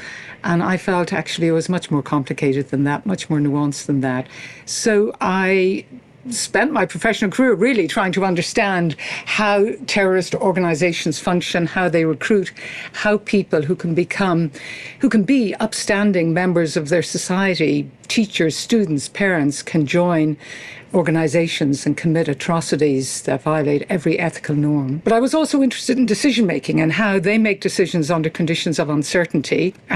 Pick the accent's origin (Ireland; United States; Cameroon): Ireland; Well, growing up in Ireland, I grew up as Northern Ireland was exploding, and I was keenly interested in terrorism.